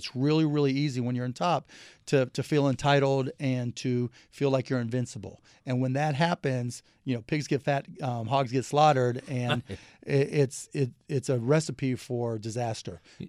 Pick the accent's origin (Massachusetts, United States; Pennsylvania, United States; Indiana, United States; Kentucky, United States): Pennsylvania, United States; Pittsburgh; Growing up in Pittsburgh, right, you were talking about the Mets.